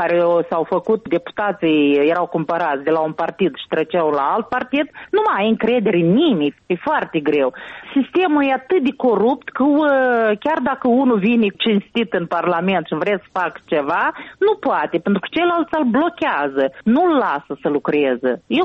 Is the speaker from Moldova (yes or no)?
yes; Moldova; now in Italy; Eu nicăiurea nu sunt înscrisă ca moldoveancă, eu peste tot sunt înscrisă ca româncă. Pentru că eu sunt baza pașaportului românesc.